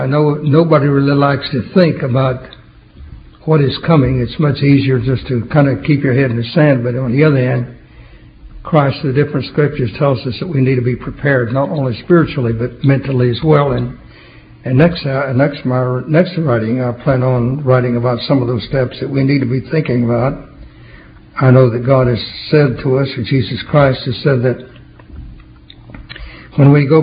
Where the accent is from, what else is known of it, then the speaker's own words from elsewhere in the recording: Oklahoma, United States; also born or lived in Texas; You get back into my home state of Oklahoma or any of those states, really, back in the South.